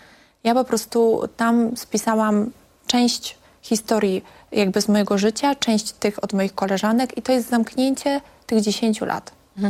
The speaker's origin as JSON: {"language": "Polish", "town": "Siemianowice Śląskie", "region": "Silesian Voivodeship", "country": "Poland", "lives_now": "Warsaw, Poland", "said": "już zostałam tutaj w Warszawie, bo też wiedziałam, że większe możliwości będę miała tutaj w Warszawie niż zostać u siebie w Siemianowicach Śląskich. No i zostałam u siebie w Warszawie."}